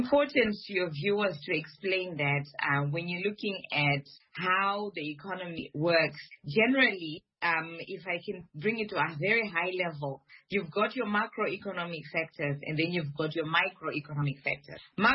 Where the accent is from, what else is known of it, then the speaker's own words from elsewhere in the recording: Harare, Zimbabwe; also born or lived in Gweru / Shurugwi / Kwekwe; I'm a mother of three. I grew up in Harare. I also lived in Gweru, in Shirugwe, in Kwekwe.